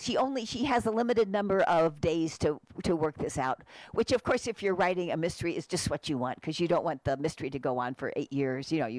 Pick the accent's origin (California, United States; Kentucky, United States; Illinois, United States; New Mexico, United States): New Mexico, United States; Santa Fe; also born or lived in Oklahoma; No, I grew up in Santa Fe, actually.